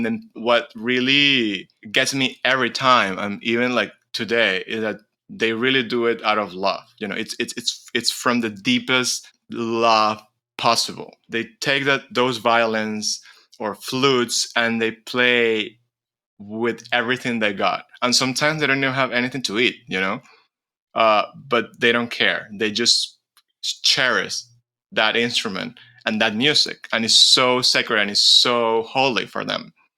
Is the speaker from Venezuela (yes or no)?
yes; Venezuela; But at the end, we just say like, oh, I'm from Venezuela, and that's it.